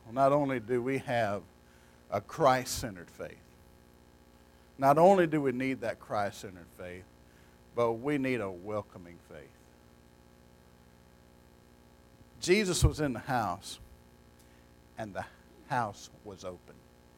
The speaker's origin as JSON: {"language": "English", "town": "Bogue Chitto", "region": "Mississippi", "country": "United States", "tie": "born or raised there", "said": "Now, I'm from Bogachita, Mississippi. Yeah, I pastor a church in Loosedale, but I was raised in Bogachita, Mississippi. That's an Indian name for Little River. We live so far out in the woods"}